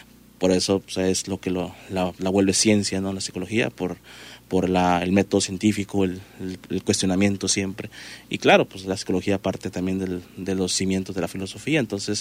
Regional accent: Puerto Vallarta, Jalisco, Mexico; soy de aquí, de Vallarta, nacido, toda mi vida he estado aquí. Mi familia no es de aquí, mi familia es de otro lugar, pero yo radico aquí siempre.

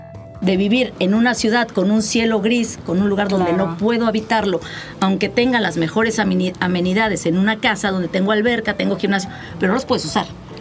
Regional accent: Mexico City, Mexico; moved away as an adult; soy originaria de la Ciudad de México. Tengo creo que más de 22 años en la Bahía

